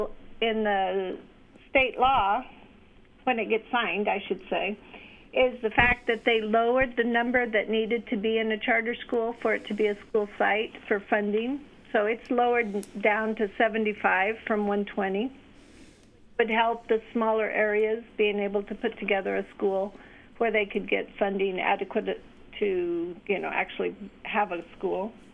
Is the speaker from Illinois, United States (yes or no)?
no; Kearney, Nebraska, United States; I grew up in Kearney, Nebraska